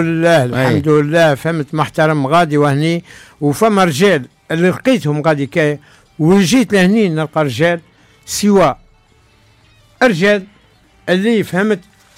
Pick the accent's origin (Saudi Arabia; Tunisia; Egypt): Tunisia; now in France; وقت نسمع بالاسم نتاع تونس نبكي في فرنسا